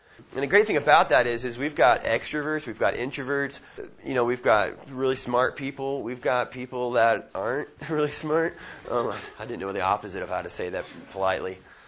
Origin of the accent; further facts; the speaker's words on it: Oklahoma, United States; I'm like, I'm from Oklahoma.